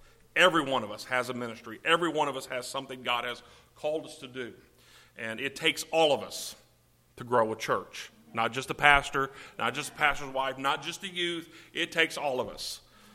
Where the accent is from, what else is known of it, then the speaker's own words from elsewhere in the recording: Louisiana, United States; Now I came from Louisiana to hopefully go back down, because man, everything was fried down there.